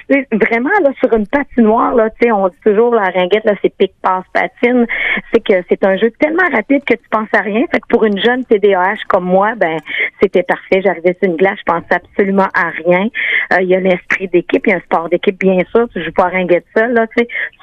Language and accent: French; Lévis, Quebec, Canada; moi, je suis vraiment native de Lévis